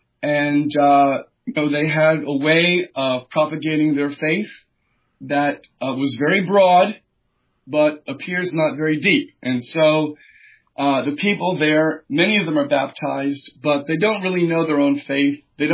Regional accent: New Jersey, United States; And I'm from New Jersey. And I spent all of my U.S. ministry days in New York and D.C. suburbs.

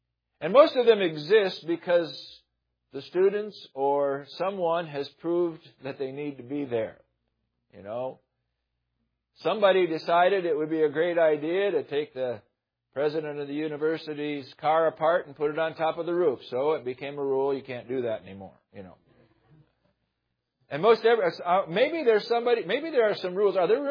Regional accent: Michigan, United States; I grew up in Michigan. I'm not against the South, but I have learned something down here.

